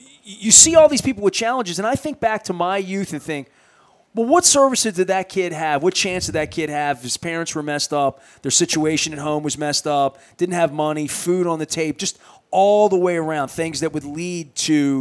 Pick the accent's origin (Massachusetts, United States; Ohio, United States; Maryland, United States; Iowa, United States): Maryland, United States; Dundalk; I grew up in Dundalk in the 80s.